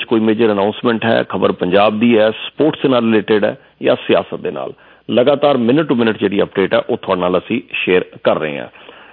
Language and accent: Punjabi; Jalandhar, Punjab, India; ਕਿਉਂਕਿ ਤੁਹਾਨੂੰ ਪਤਾ ਮੈਂ ਜਲੰਧਰ ਤੋਂ ਹਾਂ